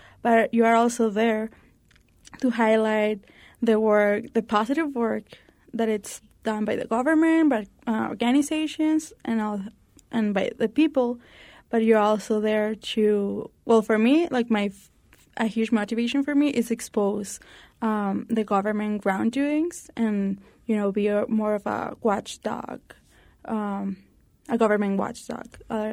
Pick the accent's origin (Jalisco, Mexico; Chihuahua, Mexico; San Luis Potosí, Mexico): Chihuahua, Mexico; Juarez; English is a second language; also born or lived in United States; I was born here, raised in Juarez and all that, but English is my second language.